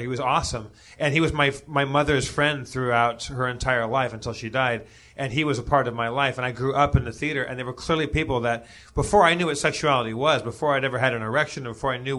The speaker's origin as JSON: {"language": "English", "town": "Los Angeles", "region": "California", "country": "United States", "tie": "born or raised there", "said": "I grew up in Los Angeles."}